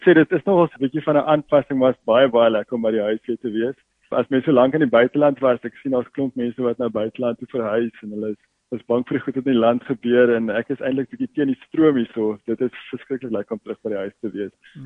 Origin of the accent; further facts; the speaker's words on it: Gauteng, South Africa; also born or lived in Springbok, Northern Cape / Western Cape; ek is in Springbok gebore van alle plekke in die Noord-Kaap en van daar af my pa nogals baie rond gehuis. Hy was 'n polisieman gewees. Ons het baie rond gereis terwyl ek in die laerskool was, 4 laerskole gewees in Gauteng meestal